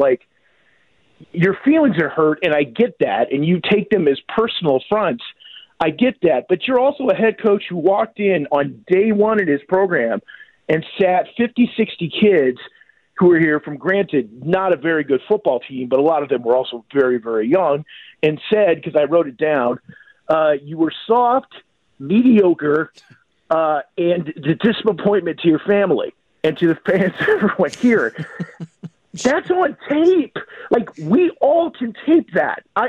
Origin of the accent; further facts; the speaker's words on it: Iowa, United States; I'm from Iowa. It's a long story.